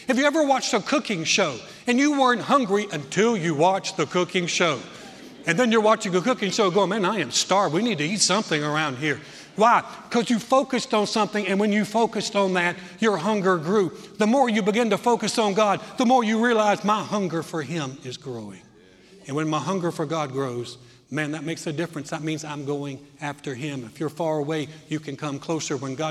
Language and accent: English; Greensboro, North Carolina, United States; growing up in my hometown in Greensboro, North Carolina, we had a McDonald's